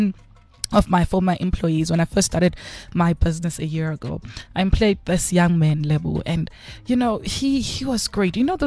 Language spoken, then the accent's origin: English; Bulawayo, Zimbabwe; I was born in Zim. So I was in Zim in Kwabulawayo, Kontutuziyathunqa.